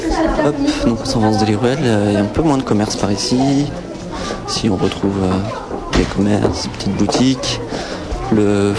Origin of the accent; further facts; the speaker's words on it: France; Je suis français.